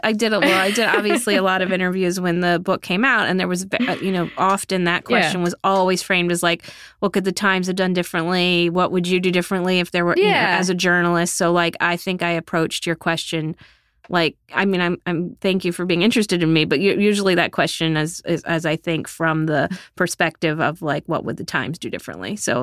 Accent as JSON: {"language": "English", "region": "Texas", "country": "United States", "tie": "born or raised there", "moved": "yes", "lives_now": "New York, United States", "said": "chapters about how I grew up in Texas and moved to New York with no job and no apartment and a stack of clips."}